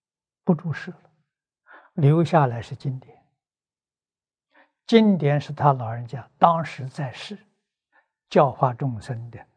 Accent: Lujiang, Anhui, China; 我是安徽庐江人

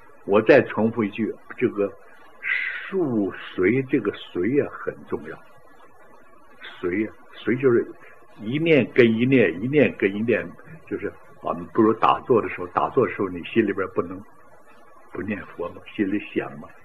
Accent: Heilongjiang, China; 我是白山黑水的人呢，啊，你们知道吧，啊，长白山就长白山黑水嘛，就是黑龙江那边的

